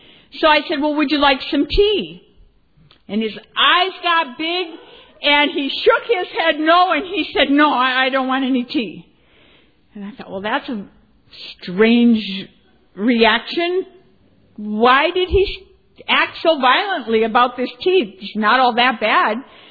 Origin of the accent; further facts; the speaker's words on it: Wisconsin, United States; I was born and raised in Wisconsin. I'm a cheesehead, but I married a Viking, so.